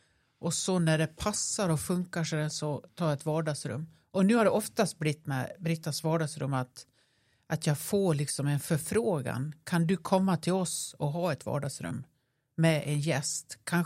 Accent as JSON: {"language": "Swedish", "town": "Nås", "region": "Dalarna County", "country": "Sweden", "accent": "dalmål", "said": "jag är ifrån Nås i Västerdalarna. Detta dalmål avslöjar mig lite."}